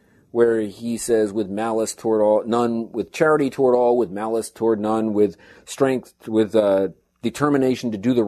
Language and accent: English; New England, United States; I'm from New England, so I don't cheer for the Yankees.